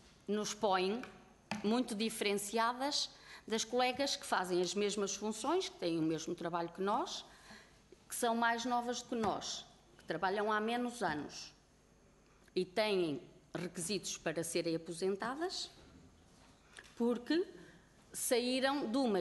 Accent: Celorico de Basto, Norte, Portugal; now in Lisbon, Portugal; Nós somos do Norte, somos de Celurito de Basto, qualquer uma de nós foi trabalhar, eu vim para aqui, para Lisboa, para o Lumiar

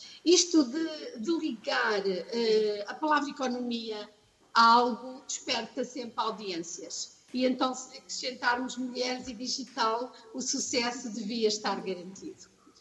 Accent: Norte, Portugal; eu cresci no Norte também e isso não tem importância.

